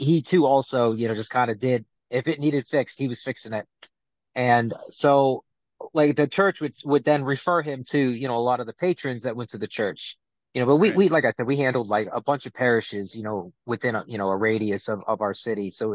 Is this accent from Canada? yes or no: no; Ohio, United States; now in Miami, United States; I'm originally from Ohio.